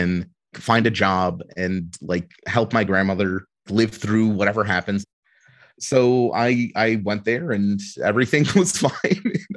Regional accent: Ukraine; it's my home country, right?

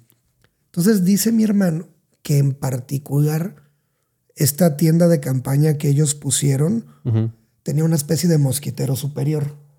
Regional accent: Salina Cruz, Oaxaca, Mexico; soy de Oaxaca. Pero soy de la parte sur de Oaxaca.

